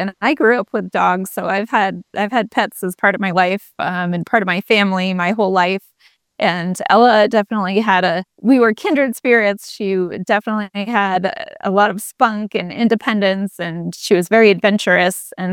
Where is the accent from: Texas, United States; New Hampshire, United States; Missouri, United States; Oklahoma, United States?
New Hampshire, United States; I grew up in New Hampshire, but I've been living out in Colorado for, gosh, about 20 years now.